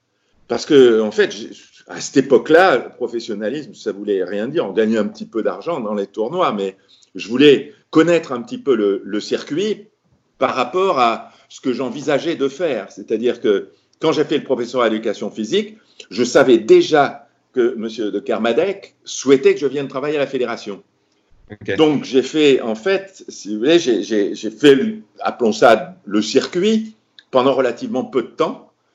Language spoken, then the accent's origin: French; Morocco; parce que je venais du Maroc, hein, j'avais un classement qui était insignifiant